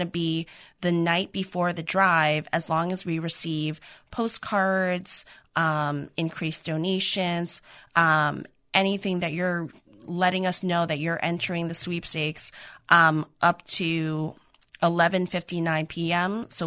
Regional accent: New York, United States; now in Portland, United States; being the New Yorker that I am, and I'm going to, go down with those colors into the grave, I still get excited learning more about, you know, my new city.

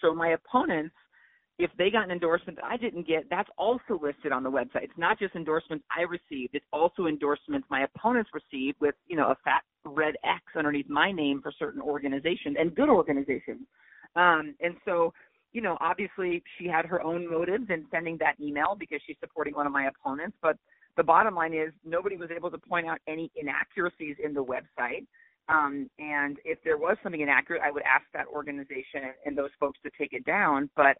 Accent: The Dalles, Oregon, United States; I grew up in Eastern Oregon. I'm from Duffer and the Dalles

